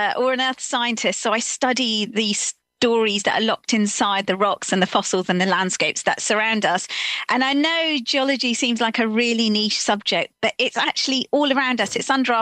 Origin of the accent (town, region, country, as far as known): Slough, South East England, United Kingdom; born or raised there